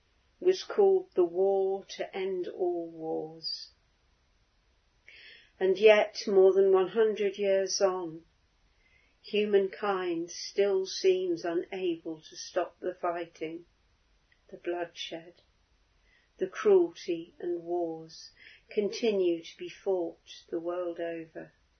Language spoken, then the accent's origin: English; Northampton, East Midlands, United Kingdom; My hometown of Northampton has two war memorials